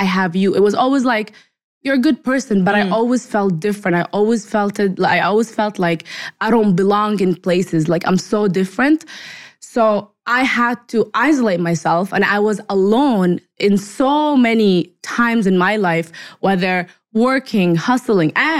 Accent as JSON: {"language": "English", "country": "Saudi Arabia", "tie": "born or raised there", "moved": "as an adult", "lives_now": "Canada", "said": "I was born in Canada, but I was raised 18 years in Saudi Arabia. I'm originally Palestinian. So I was telling you, I had like cultural shock living 18 years in Saudi and then moving to Canada when I was 18."}